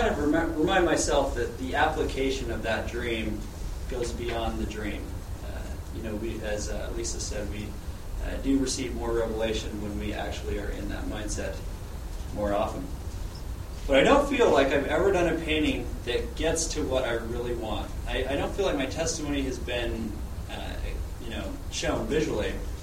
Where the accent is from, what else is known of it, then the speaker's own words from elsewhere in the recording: Salt Lake City, Utah, United States; I grew up in Salt Lake. I had a younger brother born in Alexandria here, and also one born in Florida, but I was raised in Salt Lake.